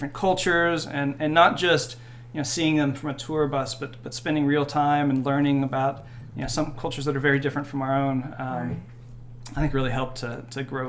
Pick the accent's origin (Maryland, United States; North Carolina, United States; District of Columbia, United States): North Carolina, United States; born there; also born or lived in Georgia; So I was born in North Carolina, okay. But I lived kind of half and half North Carolina and Georgia